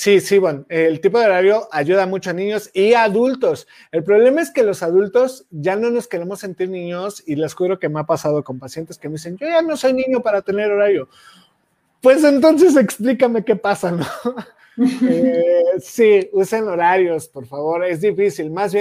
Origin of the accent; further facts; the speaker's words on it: Mexico; porque dejar el pan como mexicano, estás bien, güey.